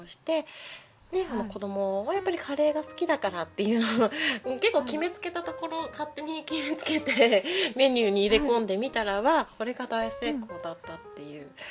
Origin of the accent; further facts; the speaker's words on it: Kumamoto, Japan; now in New Zealand; ちょっと私は熊本の出身なんですけれども、海があって山があってっていうのを考えると、わりかし似たようなところ で、あの生活はできてるんですね、うん、ニュージーランドでも